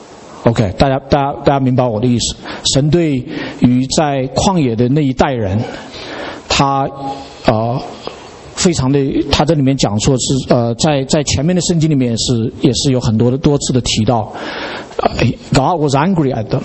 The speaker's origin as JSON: {"language": "Chinese", "country": "China", "said": "然后他因为我们是中国人"}